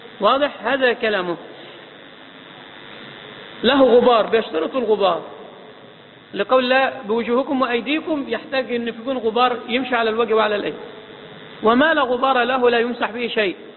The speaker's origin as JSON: {"language": "Arabic", "country": "Egypt", "said": "احنا عندنا مصريين"}